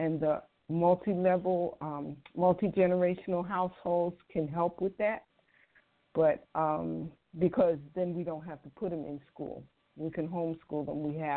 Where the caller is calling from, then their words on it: Florida, United States; I'm calling from Florida.